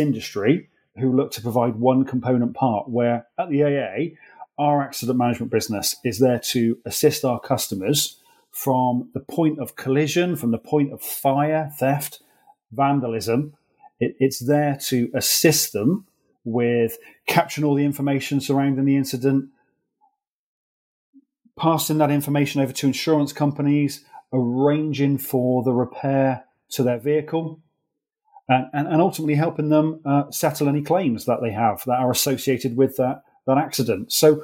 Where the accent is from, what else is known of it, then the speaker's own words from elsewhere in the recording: Wales, United Kingdom; now in Bristol, United Kingdom; Okay, so I live in Bristol in the UK, and despite my accent, I'm Welsh.